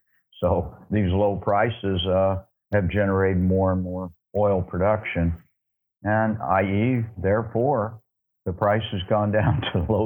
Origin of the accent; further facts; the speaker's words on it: United States; being an American with a second residence here